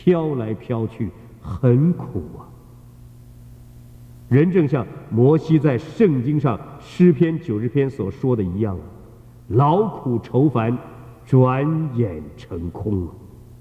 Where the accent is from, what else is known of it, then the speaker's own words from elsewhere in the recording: China; 但要我们中国人自己承认自己是一个罪人呢，那就相当困难了。